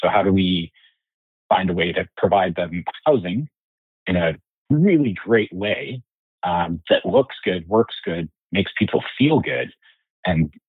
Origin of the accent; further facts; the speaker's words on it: British Columbia, Canada; I grew up in Vancouver Island, so I'm partial to the place.